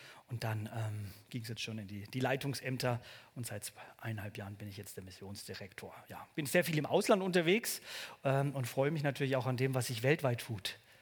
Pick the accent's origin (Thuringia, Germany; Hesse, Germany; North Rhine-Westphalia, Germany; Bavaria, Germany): Bavaria, Germany; accent: Franconian; Ich komme ursprünglich aus dem Bundesland Bayern. Richtig, eigentlich ein Franke, also ich kann auch das R etwas rollen.